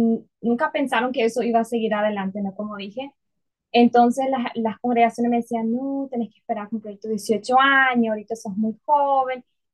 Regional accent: Paraguay; Bueno, yo soy de Paraguay, un país que tiene frontera con Brasil.

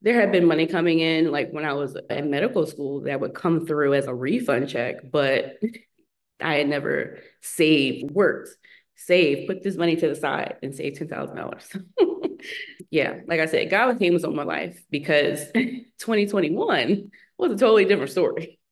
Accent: Philadelphia, Pennsylvania, United States; And so I had to leave where I was, come back, go back to my hometown of Philadelphia. I had moved 3 times in 2022.

